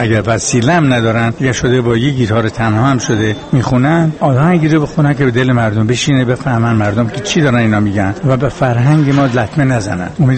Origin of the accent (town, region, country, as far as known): Iran